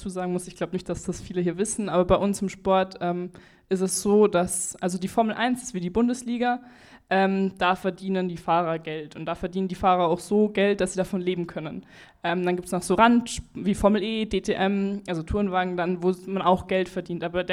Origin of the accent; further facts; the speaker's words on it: Munich, Bavaria, Germany; also ich habe auch ganz normal hier in München, bin zur Schule gegangen, also ich komme aus München